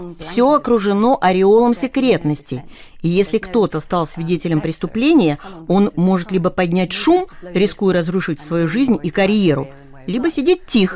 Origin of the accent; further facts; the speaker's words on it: Russia; Из России.